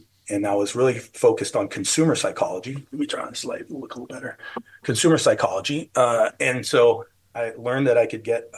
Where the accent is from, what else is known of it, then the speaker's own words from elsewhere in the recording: San Francisco, California, United States; I grew up in San Francisco.